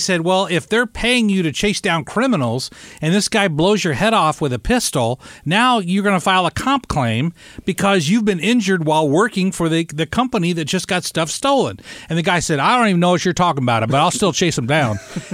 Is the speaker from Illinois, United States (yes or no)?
yes; Illinois, United States; they were, like, from my hometown in Southern Illinois.